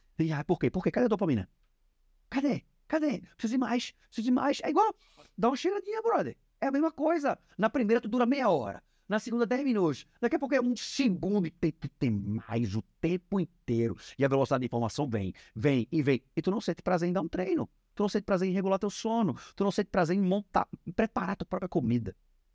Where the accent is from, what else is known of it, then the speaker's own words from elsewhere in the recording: Recife, Pernambuco, Brazil; Sou de Recife.